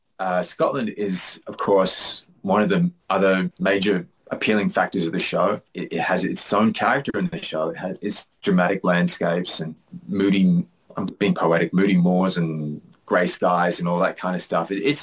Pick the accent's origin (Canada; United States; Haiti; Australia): Australia; At the same time, I think as an Australian, we just want to tell stories